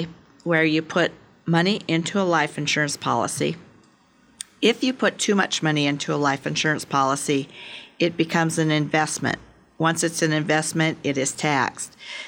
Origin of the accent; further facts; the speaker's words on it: San Francisco, California, United States; I am from San Francisco personally, and I love it here.